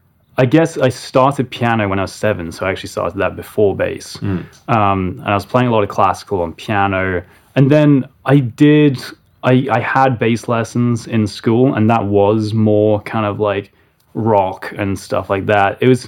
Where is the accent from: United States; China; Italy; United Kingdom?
United Kingdom; England; moved away as an adult; I grew up in England and I lived there until I was 19.